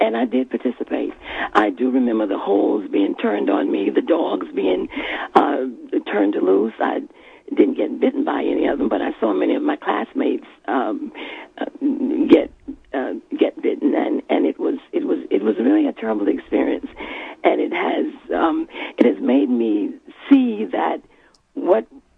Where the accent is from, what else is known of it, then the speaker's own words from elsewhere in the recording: Pensacola, Florida, United States; I grew up in Pensacola. I'm adopted, and my adopted mother actually lived in Pensacola, so that's where I got that.